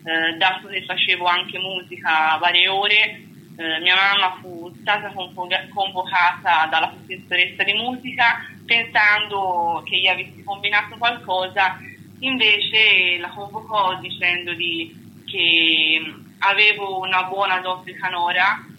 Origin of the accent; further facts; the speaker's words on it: Florence, Tuscany, Italy; Sono di Firenze.